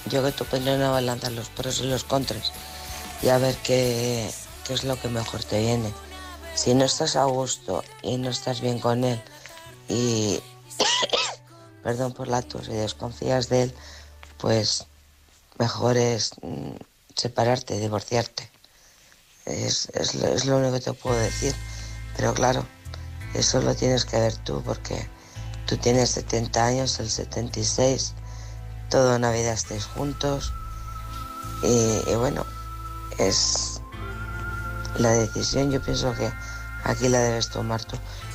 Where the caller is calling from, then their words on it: Alcorcón, Community of Madrid, Spain; de Alcorcón.